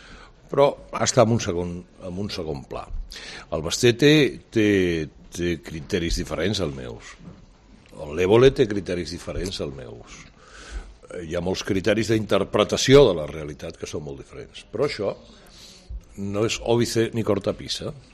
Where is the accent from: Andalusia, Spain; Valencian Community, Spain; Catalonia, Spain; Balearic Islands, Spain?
Catalonia, Spain; Barcelona; accent: Barcelona (xava); Catalan is a second language; Jo sóc molt xava i sóc una mica nyego